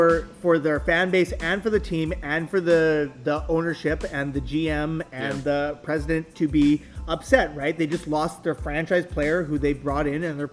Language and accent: English; Vancouver, British Columbia, Canada; I'm from Vancouver.